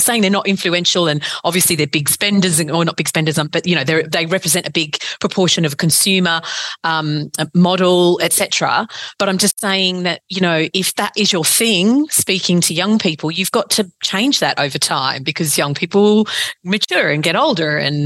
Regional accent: Australia; Well, when I'm back in Australia visiting, I still tune into Triple J

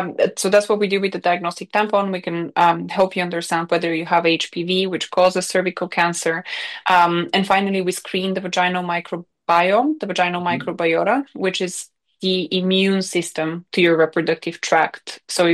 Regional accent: Bulgaria; English is a second language; now in United Kingdom; It was a big culture shock for me when I moved from Bulgaria to the UK that you don't ever see your health data.

